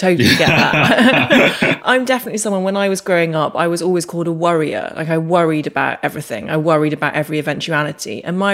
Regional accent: Northern Ireland, United Kingdom; I told you that I grew up in Northern Ireland.

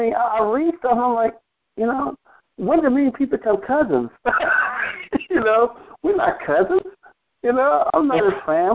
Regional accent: Texas, United States; What high school you went to, or what area you're from, you know?

